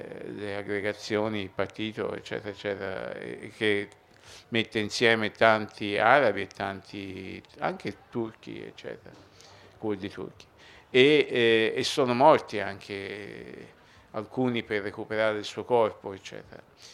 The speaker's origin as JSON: {"language": "Italian", "town": "Florence", "region": "Tuscany", "country": "Italy", "said": "io vengo da Firenze"}